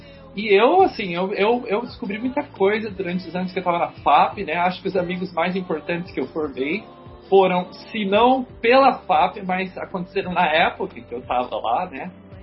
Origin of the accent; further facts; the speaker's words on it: Rondônia, Brazil; now in Curitiba, Brazil; eu sou de Rondônia, né?